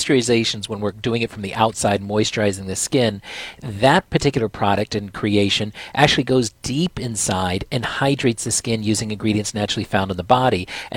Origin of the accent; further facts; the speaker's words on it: Florida, United States; especially I'm from Florida, so if you're going to wear a skirt or dress or something